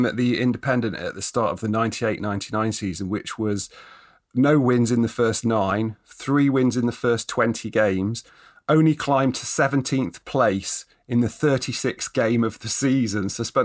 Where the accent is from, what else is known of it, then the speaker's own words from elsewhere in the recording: Nottingham, East Midlands, United Kingdom; I happened to be growing up in Nottingham